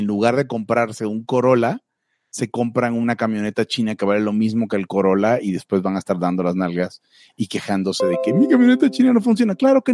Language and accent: Spanish; Mexico; voy a hacer todo lo posible porque no haya un musulmán más en mi país. México, estoy hablando de mi país.